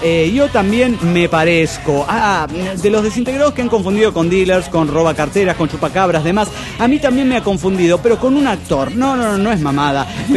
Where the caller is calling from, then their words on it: Tultitlán, State of Mexico, Mexico; de Tutitlán, Edomex.